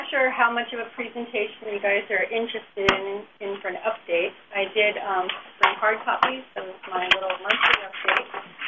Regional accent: Alaska, United States; I grew up in Alaska. I'm from Alaska. I went to high school and college here.

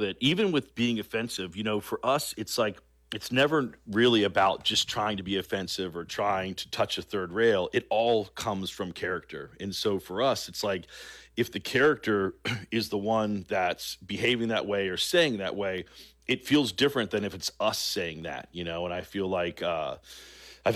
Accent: the South, United States; and yes, we grew up in the South

